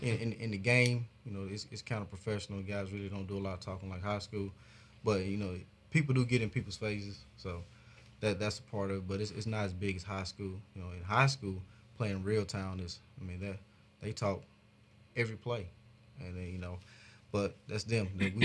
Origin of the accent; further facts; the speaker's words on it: Tallahassee, Florida, United States; the reason I chose Troy or UAB is because I'm from Tallahassee, and Tallahassee is similar to Troy size-wise.